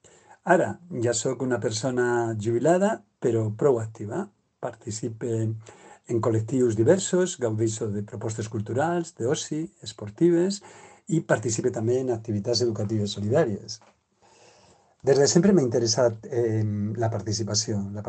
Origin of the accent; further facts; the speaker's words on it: Aragon, Spain; Catalan is a second language; Tinc 64 anys, vinc de l'Aragó, porto 39 anys ja per ací.